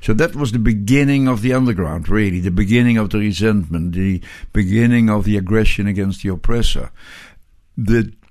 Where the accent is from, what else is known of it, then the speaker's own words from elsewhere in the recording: Deventer, Overijssel, Netherlands; I said, from Holland. And he said, what city? I said, Deventer.